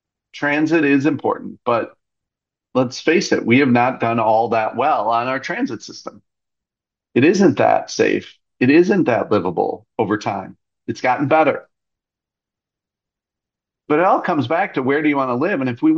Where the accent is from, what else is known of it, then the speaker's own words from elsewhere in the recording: Shoreview, Minnesota, United States; Anybody who's listened to the show knows that I'm proud of growing up in Shoreview. Even some people in Shoreview are proud of me growing up there.